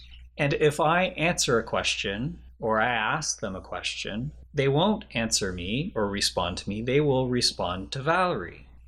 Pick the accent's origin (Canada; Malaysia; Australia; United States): Canada; now in Japan; I'm sorry, my Japanese is bad. I'm from Canada.